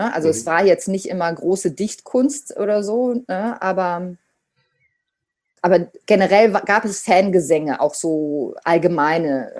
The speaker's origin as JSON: {"language": "German", "town": "Münster", "region": "North Rhine-Westphalia", "country": "Germany", "tie": "born or raised there", "said": "ich bin in Münster mit Trommeln groß geworden"}